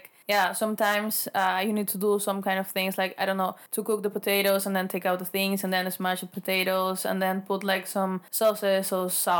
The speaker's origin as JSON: {"language": "English", "region": "Cusco", "country": "Peru", "tie": "born or raised there", "second_language": "English", "said": "Actually, I'm from Cusco. So I think that most of the people know Peru because of Cusco and Machu Picchu."}